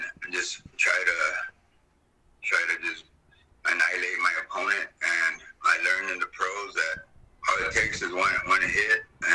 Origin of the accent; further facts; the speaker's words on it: Texas, United States; Oh, yeah. Yeah, I grew up in South Texas, and I've always had to defend myself